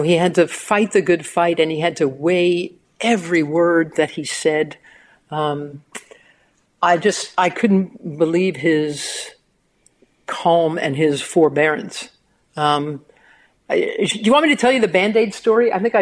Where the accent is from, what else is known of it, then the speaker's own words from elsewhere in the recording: New York, United States; I'm a New Yorker, so I got to meet Arthur.